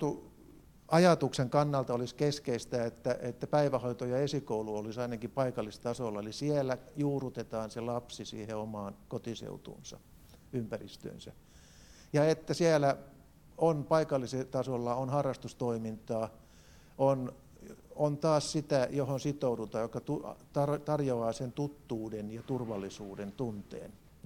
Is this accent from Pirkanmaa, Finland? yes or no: yes; Tampere, Pirkanmaa, Finland; mä asun Pispalassa, mä oon pispalalainen, mutta tamperelaiseksi mua ei ole hyväksytty, koska tamperelaiset väittää, että mä oon turkulainen, vaikka mä olekaan turkulainen.